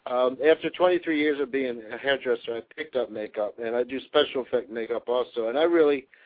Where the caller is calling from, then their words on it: Orlando, Florida, United States; I'm calling you from Orlando.